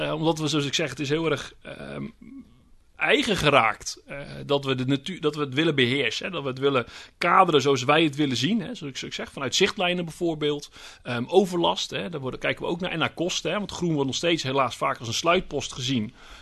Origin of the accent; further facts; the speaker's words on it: Vlaardingen, South Holland, Netherlands; Ik kom uit Vlaardingen, daaraan grenst het Midden-Delflandgebied.